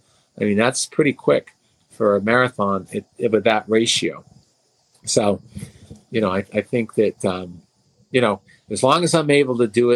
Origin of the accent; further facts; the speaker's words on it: Derry, Northern Ireland, United Kingdom; because I'm from Derry in Londonderry